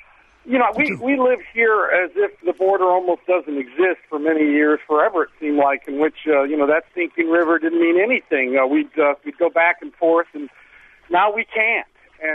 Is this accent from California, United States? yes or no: no; Michigan, United States; I grew up in Michigan. I've become such a different person living among the we call them Tejanos and the Mexicanos.